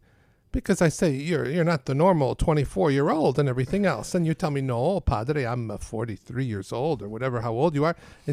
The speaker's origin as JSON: {"language": "English", "town": "Rochester", "region": "New York", "country": "United States", "tie": "born or raised there", "said": "I grew up in St. Ambrose Church, too, in Rochester."}